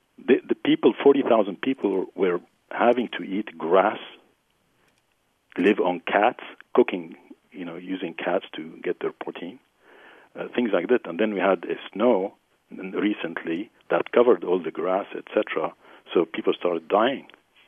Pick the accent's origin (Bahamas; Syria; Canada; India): Syria; moved away as an adult; now in United States; I'm an American, first of all. … And I am also originally from Syria. I went to medical school there. So I left Syria. I was 23.